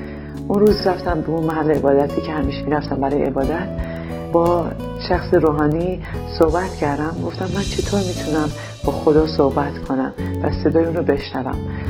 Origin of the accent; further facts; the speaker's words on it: Iran; من از یه خانواده مذهبی خیلی شدیدی هستم توی ایران و توی این خانواده بزرگ شدم